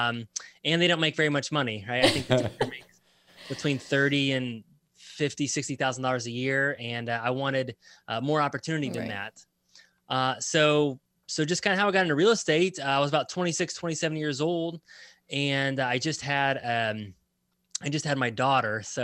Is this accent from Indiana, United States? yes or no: yes; Indiana, United States; I live in Indiana, always born and raised in Indiana.